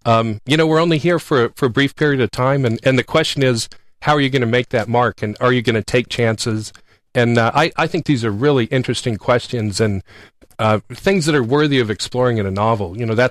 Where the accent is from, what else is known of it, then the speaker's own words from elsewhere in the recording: Los Gatos, California, United States; I grew up in Los Gatos, which is just down the road from Stanford